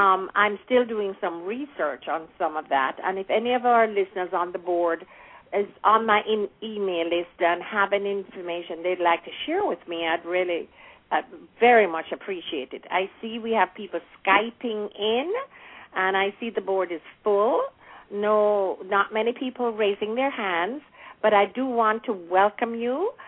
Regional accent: Jamaica; as growing up in Jamaica, of course, as you mentioned, Phyllis, you weren't allowed to go

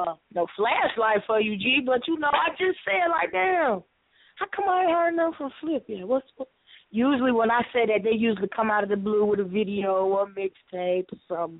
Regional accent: Chicago, Illinois, United States; now in Atlanta, United States; And everything, like, I'm from Chicago, but I live in Atlanta

